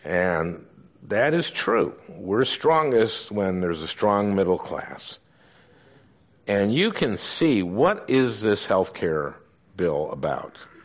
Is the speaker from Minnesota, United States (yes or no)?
yes; St. Louis Park, Minnesota, United States; I'm a Democrat because I grew up in Minnesota, in St. Louis Park, Minnesota, and my dad didn't graduate high school.